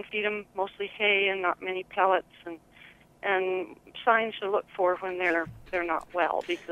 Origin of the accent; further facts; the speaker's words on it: Grand Junction, Colorado, United States; So I'm from Grand Junction.